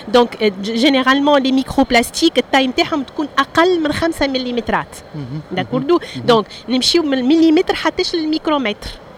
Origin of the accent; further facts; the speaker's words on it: Tunisia; الكل اليوم يلزمنا نفتخروا اللي عندنا في تونس مجلة